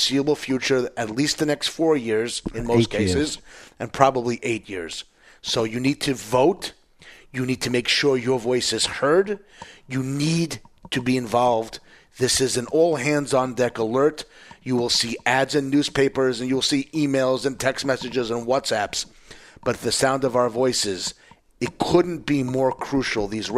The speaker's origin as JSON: {"language": "English", "region": "New York", "country": "United States", "said": "as a New Yorker, the graffiti, the dirty streets for sure is an indicator"}